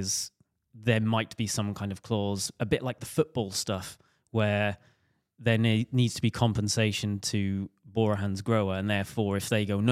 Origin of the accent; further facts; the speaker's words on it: Wales, United Kingdom; as clearly shown by your name, which is Welsh, and me being Welsh, and I should be able to pronounce it.